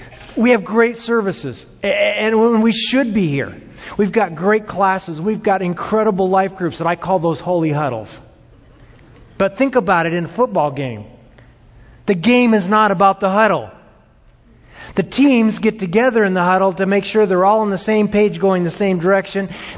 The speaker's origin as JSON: {"language": "English", "region": "Arizona", "country": "United States", "tie": "born or raised there", "said": "and I was raised in Arizona, so I love the desert."}